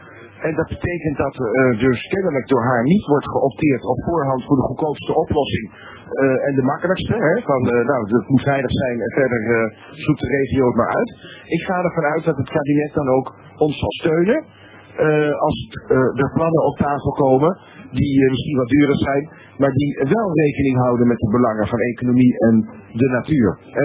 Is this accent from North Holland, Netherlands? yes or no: yes; North Holland, Netherlands; want ik kom uit het Gooi.